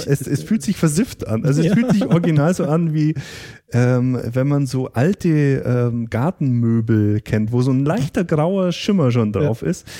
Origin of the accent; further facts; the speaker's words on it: Bavaria, Germany; bei uns im Allgäu.